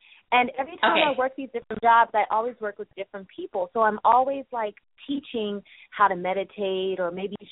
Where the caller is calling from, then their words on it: California, United States; I'm calling from Southern California.